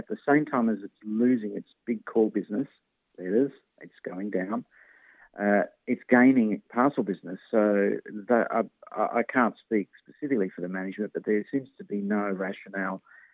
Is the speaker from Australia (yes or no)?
yes; Western Australia, Australia; I'm from Western Australia, so it's almost like normal here.